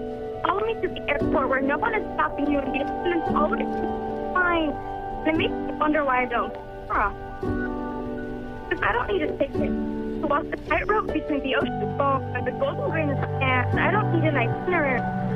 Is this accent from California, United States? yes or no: no; Portland, Oregon, United States; Oregon, but I love the Pacific Northwest.